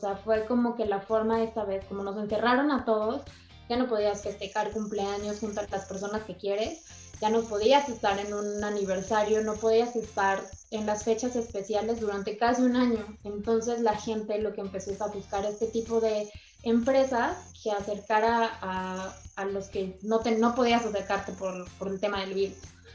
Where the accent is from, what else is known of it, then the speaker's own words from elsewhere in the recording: Colombia; moved away; Yo soy de Colombia y siempre, o sea, en las ocasiones especiales